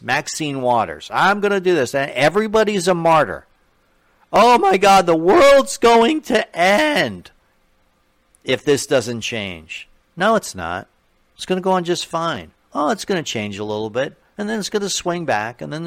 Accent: New York, United States; I grew up in New York.

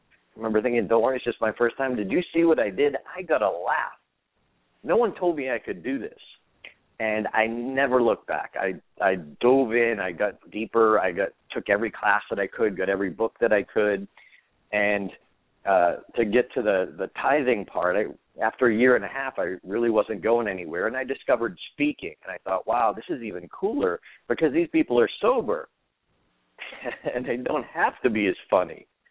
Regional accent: Boston, Massachusetts, United States; moved away as an adult; now in Las Vegas, United States; I'm talking to you from Las Vegas, where I live. I grew up in Boston. I moved here about 8 years ago

